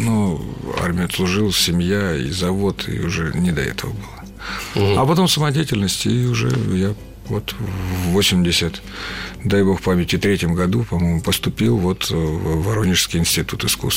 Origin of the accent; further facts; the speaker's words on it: Taganrog, Rostov Oblast, Russia; Нет, что-то я из Таганрога, я из родины.